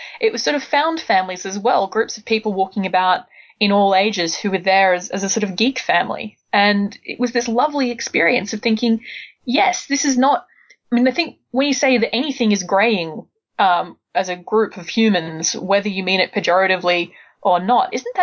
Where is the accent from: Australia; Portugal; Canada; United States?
Australia; growing up in Australia, we didn't really have, if you were like me and you liked science fiction fantasy, there weren't as many sort of big conventions or local conventions.